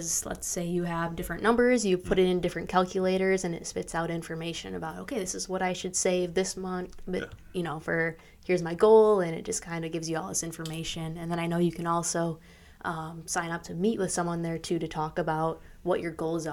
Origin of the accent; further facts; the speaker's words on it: Oregon, United States; now in Verona, United States; Even though I am from Oregon, now I am a Verona Wildcat.